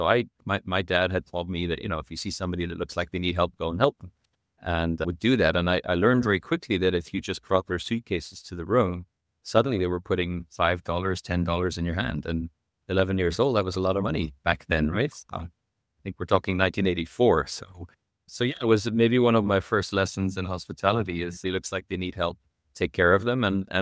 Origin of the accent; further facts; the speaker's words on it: Ireland; moved away as an adult; I think my name gives away where I come from. I'm an Irishman, but now more of a global citizen living outside of Ireland since I was 18 years old.